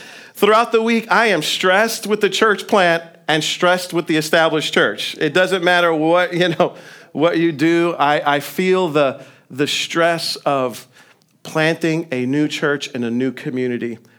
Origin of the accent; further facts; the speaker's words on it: New York, United States; I ended up coming back to New York, my home state.